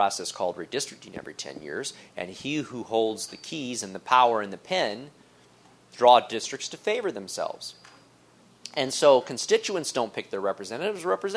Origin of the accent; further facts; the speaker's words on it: Illinois, United States; I'm a Republican from Illinois.